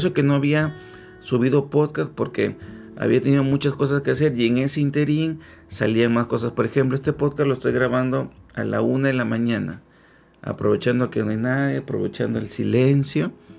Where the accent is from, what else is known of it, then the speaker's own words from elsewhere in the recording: Peru; Yo soy un peruano feliz de hacer este podcast con una taza de manzanilla